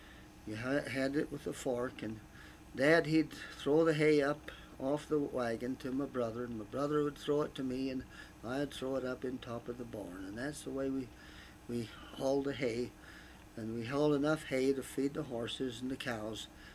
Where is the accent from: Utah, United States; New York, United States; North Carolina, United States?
Utah, United States; Manti; born there; I am 78 years old. I was born in Manti, Utah.